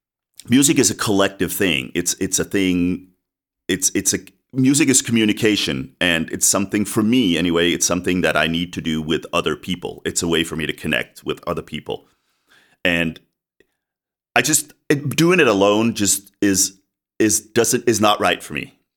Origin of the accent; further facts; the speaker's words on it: Copenhagen, Capital Region of Denmark, Denmark; I built a studio in Copenhagen, where I come from. I was born in Denmark